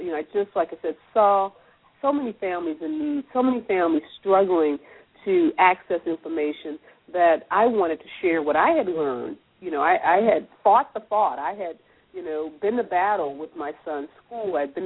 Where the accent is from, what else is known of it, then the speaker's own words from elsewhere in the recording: St. Louis, Missouri, United States; now in Los Angeles, United States; Well, I grew up in North St. Louis, and I went to the University of Chicago and on to Harvard Law School, and then I moved to the Los Angeles area.